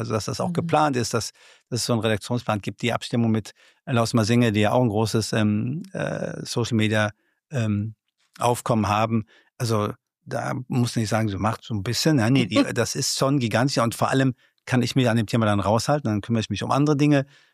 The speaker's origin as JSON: {"language": "German", "town": "Rösrath", "region": "North Rhine-Westphalia", "country": "Germany", "said": "also ich komme persönlich aus Rösrath, ja, also wir reisen dann auch immer an und machen das."}